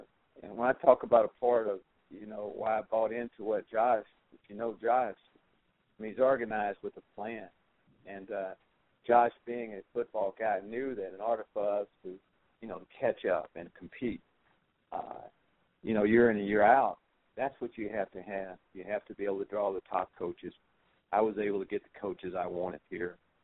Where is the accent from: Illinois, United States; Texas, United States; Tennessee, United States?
Texas, United States; I'm from Texas. I make that known most of the time. We have Texas ties.